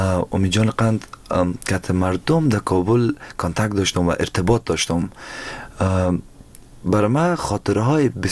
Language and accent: Persian; Afghanistan; now in Germany; بعد از دو سال دقیقا در آلمان زندگی میکنم و کمی راستی وقتی که از افغانستان بر آمدم از دوستا دور شدم